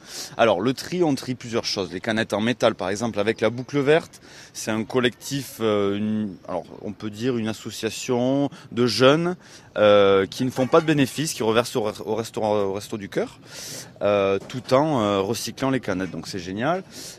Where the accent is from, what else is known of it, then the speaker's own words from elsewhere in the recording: Toulouse, Occitanie, France; Alors, bonjour, moi je viens de Toulouse.